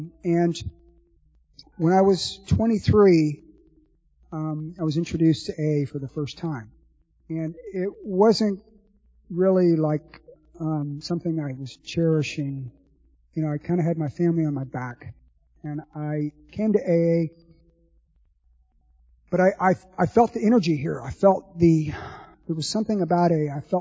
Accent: Texas, United States; I grew up in Texas. My parents came to Texas to a small town in South Texas to make their fortune in the shrimp business.

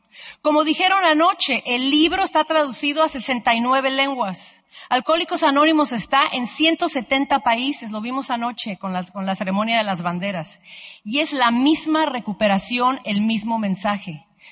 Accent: Mexico; now in United States; Yo originalmente soy de México, pero yo encontré la sobriedad en Florida.

